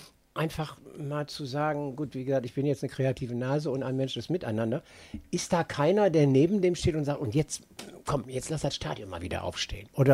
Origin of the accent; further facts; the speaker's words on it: Düsseldorf, North Rhine-Westphalia, Germany; wir sind aus Flingern, aus Düsseldorf.